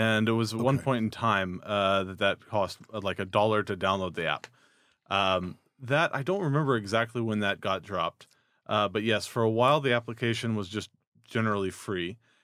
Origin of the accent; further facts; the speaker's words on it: Texas, United States; Not originally from Austin. I'm originally from Texas, though. I moved here, went to school here in Austin.